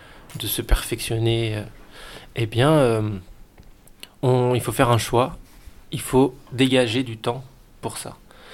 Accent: Dijon, Bourgogne-Franche-Comté, France; now in Lyon, France; J'habite à Lyon. Je viens de Dijon, une autre ville à 200 km au nord de Lyon. Et on va dire, dans une perspective plus grande, je viens de la Méditerranée et de la Suède.

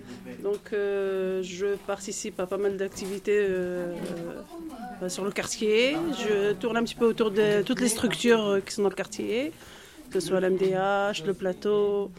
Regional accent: Brittany, France; moved away as an adult; now in Grenoble, France; Je viens de la Bretagne, donc je ne connaissais pas Grenoble, j'ai débarqué à Grenoble en 2000.

